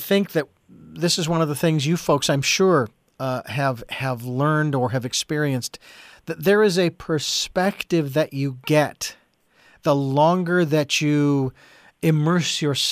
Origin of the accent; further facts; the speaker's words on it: Phoenix, Arizona, United States; I grew up, I was born and raised in Phoenix and in the suburbs of Phoenix, Arizona, you know, in the middle of the city